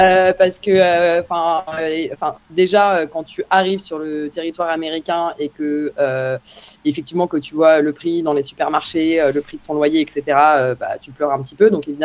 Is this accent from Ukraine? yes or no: no; France; now in New York, United States; en tant que Français à New York et donc amateur normalement de bonne nourriture